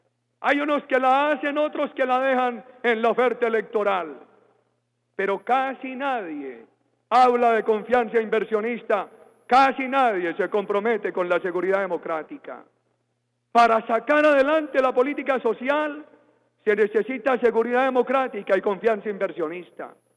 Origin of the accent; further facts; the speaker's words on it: Colombia; Y como colombiano me congratulo con la historia de esta tierra